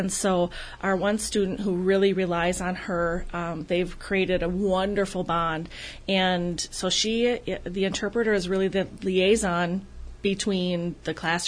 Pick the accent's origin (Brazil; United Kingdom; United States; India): United States; Abbotsford; I grew up in Abbotsford, proudly the class of 1991.